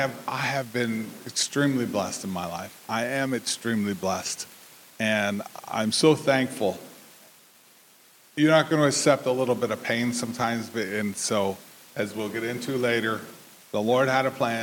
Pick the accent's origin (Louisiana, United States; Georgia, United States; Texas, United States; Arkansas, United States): Texas, United States; just like any Texan, which I am a Texan.